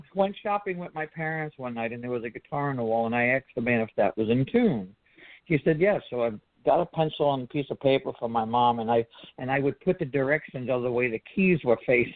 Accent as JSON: {"language": "English", "town": "Long Island", "region": "New York", "country": "United States", "tie": "born or raised there", "also_born_or_lived": "Brooklyn / Queens", "said": "I was it was out in Long Island because that's where I was raised. I was born in Brooklyn"}